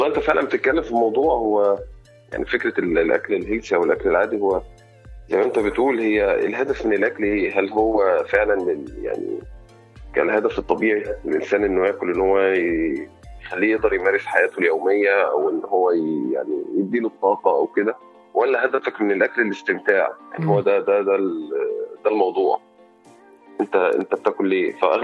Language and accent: Arabic; Egypt; واحنا بصحه طبيعتنا كمصريين اكلنا اصلا كمان دسم